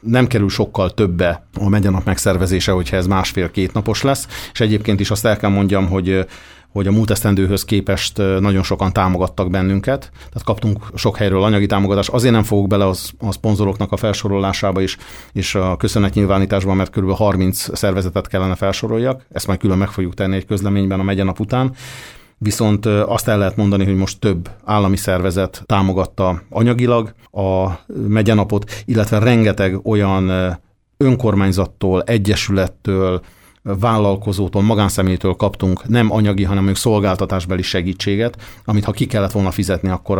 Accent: Orosháza, Békés, Hungary; én orosháziként, amikor először Tóth Komlóson látogattam egy ilyen rendezvényre

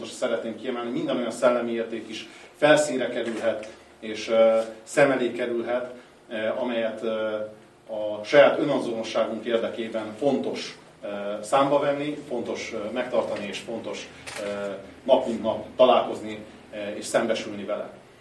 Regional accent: Hungary; hiszen magyar emberek vagyunk

